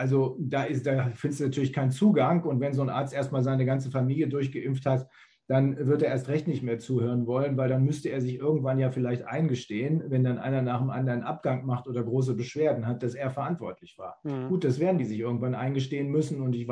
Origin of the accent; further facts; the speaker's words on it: Bremen, Germany; Bedauerlicherweise kommt er aus meiner Heimatstadt Bremen.